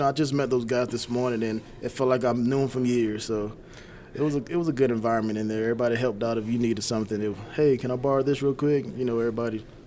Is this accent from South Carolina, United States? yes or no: yes; Orangeburg, South Carolina, United States; I'm actually from Orangeburg, South Carolina.